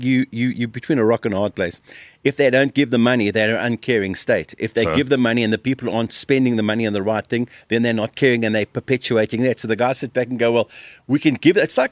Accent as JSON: {"language": "English", "country": "South Africa", "tie": "born or raised there", "said": "Now, growing up in South Africa as a young kid, we didn't even realize that this whole thing was happening."}